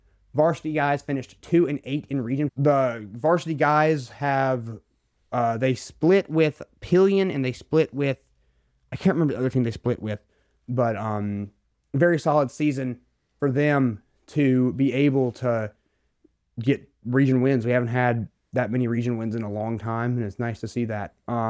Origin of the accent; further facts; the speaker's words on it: Raleigh, North Carolina, United States; I said, yeah … I'm from Raleigh.